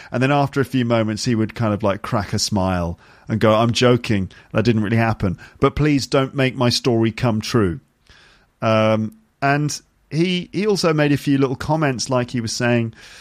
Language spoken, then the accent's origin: English; United Kingdom; Like for me as a British person, if I give someone five, I usually get it wrong